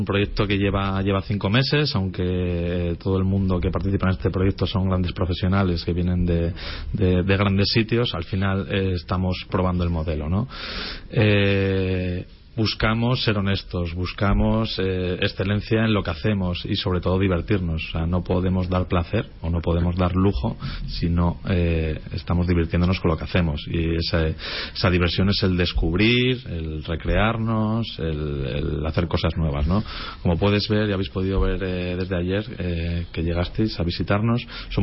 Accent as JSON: {"language": "Spanish", "town": "Haro", "region": "La Rioja", "country": "Spain", "said": "Soy kilómetro cero. Soy de aquí, de Aro."}